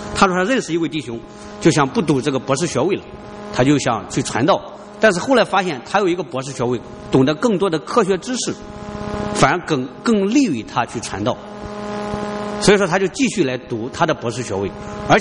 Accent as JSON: {"language": "Chinese", "town": "Tai'an", "region": "Shandong", "country": "China", "tie": "born or raised there", "said": "到了这个泰安我老家以后呢"}